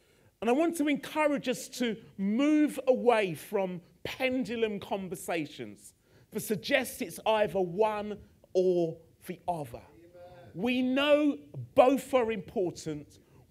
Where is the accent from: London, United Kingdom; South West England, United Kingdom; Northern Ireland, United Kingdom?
London, United Kingdom; Purley; this morning I sat with some people from my hometown, Purley, which was also great as well.